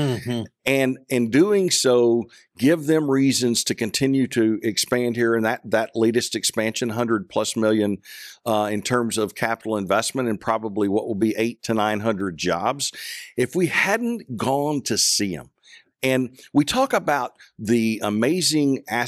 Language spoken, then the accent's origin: English; Nashville, Arkansas, United States; I grew up a person in Nashville, Arkansas. And in fact, probably the only person in Arkansas that had a Green Bay Packers Sears jacket when I was going to grade school.